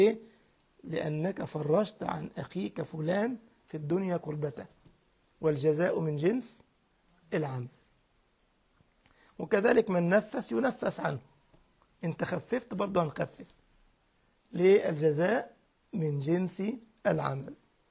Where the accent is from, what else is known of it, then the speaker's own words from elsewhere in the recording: Egypt; يعني عندنا في مصر خد دول ولعل وعسى